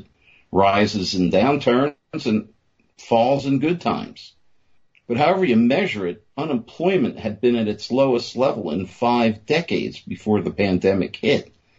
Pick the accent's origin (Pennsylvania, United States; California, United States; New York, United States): Pennsylvania, United States; Many, like Pennsylvania, which is my home state, restricted applications to certain days of the week